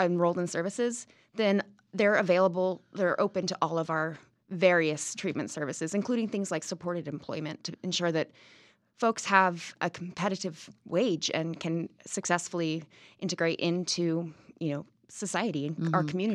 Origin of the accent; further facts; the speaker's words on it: California, United States; also born or lived in Scotland; Well, I grew up in Northern California, and I ended up moving to Scotland and doing my bachelor's degree in herbal medicine.